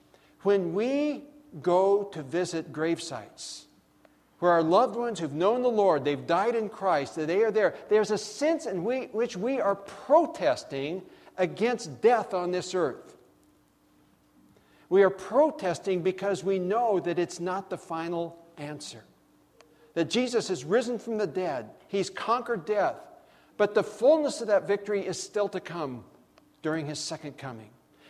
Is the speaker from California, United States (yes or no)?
yes; Redlands, California, United States; we spent a few days down in my hometown of Redlands, California, Southern California.